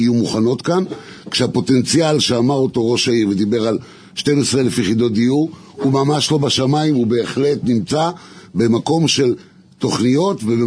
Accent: Elad, Central District, Israel; אני בא גם מהרקע מוניציפלי, וגם מאלעד

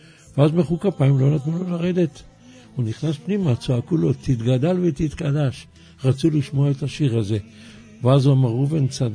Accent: Jerusalem, Jerusalem District, Israel; born there; נולדתי בירושלים, כמובן, הלימודים הראשונים היו בשטיבלך בבית ישראל

